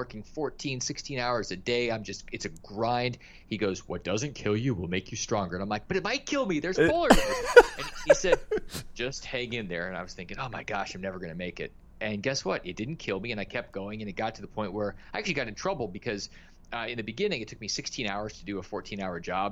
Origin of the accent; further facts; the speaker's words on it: Alaska, United States; I grew up in Alaska. I mean, I literally dodged polar bears in the Arctic Circle, and that was one of my jobs when I was 19.